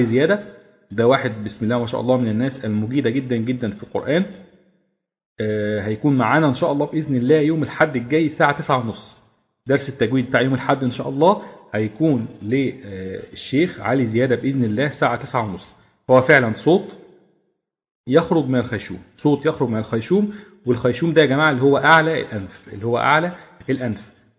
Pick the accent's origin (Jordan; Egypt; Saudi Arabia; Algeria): Egypt; يعني اغلبنا مثلا بيخرج حرف الحاء بيخرجه حاء وهكذا، يعني حروف كده جدا جدا جدا بتخرج من هنا غير صحيحة بطبيعتنا كمصريين.